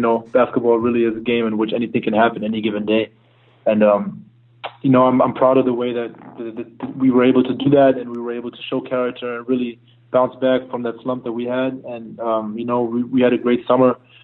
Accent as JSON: {"language": "English", "region": "Berlin", "country": "Germany", "tie": "born or raised there", "said": "my home city. I love Berlin, and I grew up in Berlin, and that's my home."}